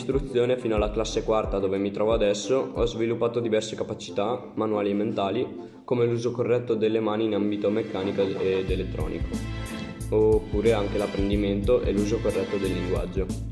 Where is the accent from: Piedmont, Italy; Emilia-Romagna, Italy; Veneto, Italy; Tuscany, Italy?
Veneto, Italy; Taibon; ho 17 anni e vengo da Taibon.